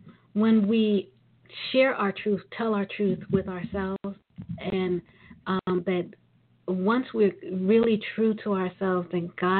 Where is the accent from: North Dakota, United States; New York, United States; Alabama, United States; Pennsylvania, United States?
New York, United States; Brooklyn; well, I'm from Brooklyn.